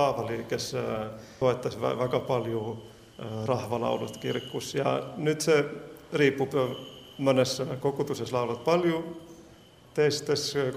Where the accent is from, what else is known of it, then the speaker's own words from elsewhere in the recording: Finland; Estonian is a second language; Ma olen näiteks soomlane ja olen õppinud Bütsantsi muusikat.